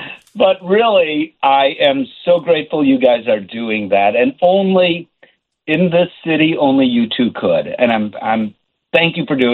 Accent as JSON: {"language": "English", "town": "Chicago", "region": "Illinois", "country": "United States", "said": "I am from Chicago. I want to celebrate everything we have to celebrate in Chicago."}